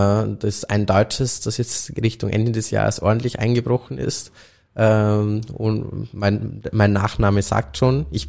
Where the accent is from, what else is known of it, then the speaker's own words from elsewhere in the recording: Austria; auch wenn es jetzt als Österreicher fast nicht sagen darf.